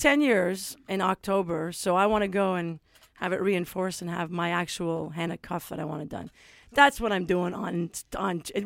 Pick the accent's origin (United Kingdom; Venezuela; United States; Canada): Canada; Quebec; We're from Quebec, and that works